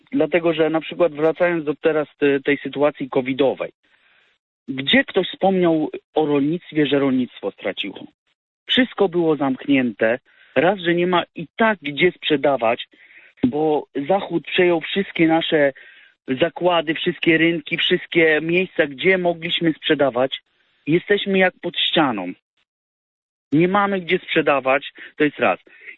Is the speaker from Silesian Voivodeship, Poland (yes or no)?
no; Masovian Voivodeship, Poland; pochodzę z Mazowsza, mam 38 lat